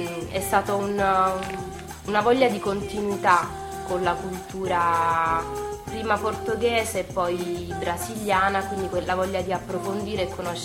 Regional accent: Castellaneta, Apulia, Italy; now in Rome, Italy; Io vengo da Castellaneta, un paesino in provincia di Taranto, e... però studio a Roma ormai da 4 anni

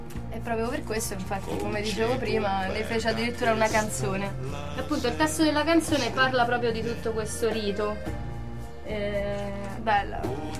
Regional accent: Molise, Italy; poi io pure molisana

